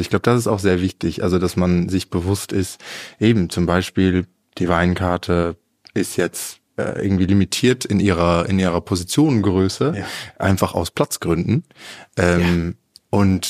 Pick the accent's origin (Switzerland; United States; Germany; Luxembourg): Luxembourg; haben wir ein Pop-Up in Luxemburg gemacht, das ist ja meine Heimat.